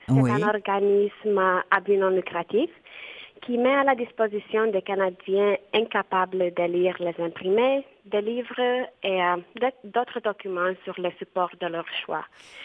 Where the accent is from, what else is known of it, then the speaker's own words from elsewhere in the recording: Romania; French is a second language; Ah oui, je suis roumaine.